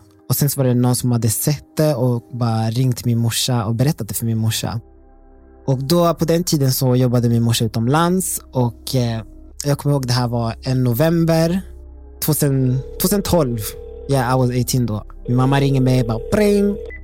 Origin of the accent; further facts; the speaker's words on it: Burundi; Swedish is a second language; now in Sweden; jag kommer från Burundi, ett kristet samhälle, väldigt konservativ och vi är katoliker.